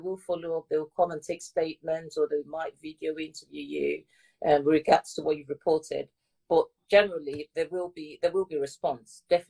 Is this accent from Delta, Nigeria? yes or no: yes; Delta, Nigeria; I'm actually originally from Delta State, and my husband is from Enugu State. So the Igbo you heard me speaking, I had to learn it.